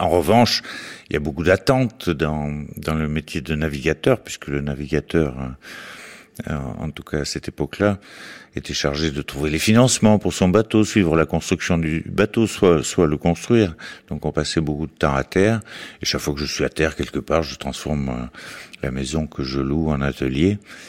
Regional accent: France; je suis français moi aussi

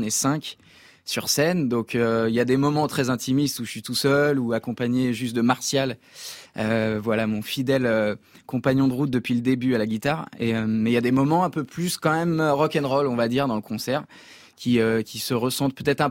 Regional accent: Nouvelle-Aquitaine, France; J'ai grandi dans la Creuse, donc il fallait faire 80 bornes pour aller voir un concert

